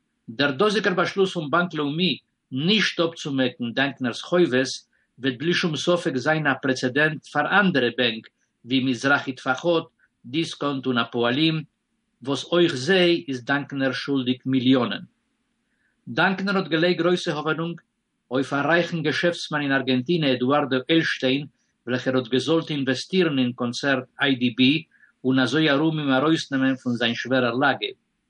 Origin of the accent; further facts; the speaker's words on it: Israel; euch bei uns in Israel ist die Woche Montag abgemerkt geworden, der Tag von Erdkeiler.